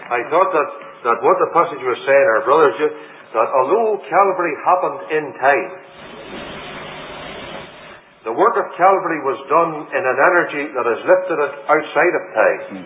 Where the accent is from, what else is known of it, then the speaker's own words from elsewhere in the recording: Ireland; but my go on to the my keeper, and I'm Irish.